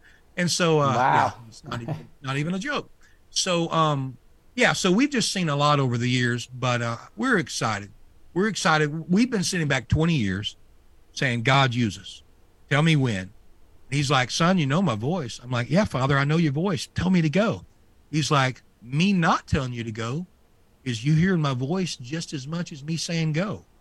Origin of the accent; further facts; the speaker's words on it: Louisiana, United States; I'm from Louisiana and I was a C student, so that is perfect for me, right?